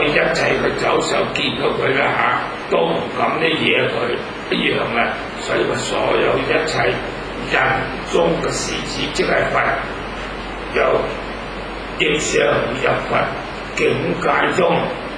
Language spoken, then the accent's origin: Cantonese; Hong Kong; 我就是香港人呢